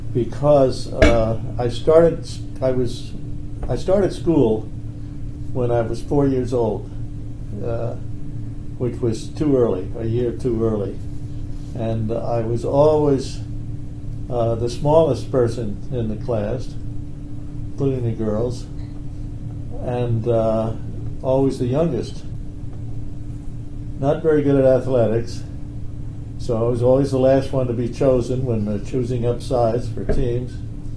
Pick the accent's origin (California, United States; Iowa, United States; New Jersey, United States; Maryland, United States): New Jersey, United States; Essex Fells; also born or lived in Orange; I was born in Orange, New Jersey, and since 2 years old, was raised in Essex Fells in a new house my parents built. And I've been a New Jersey resident all my life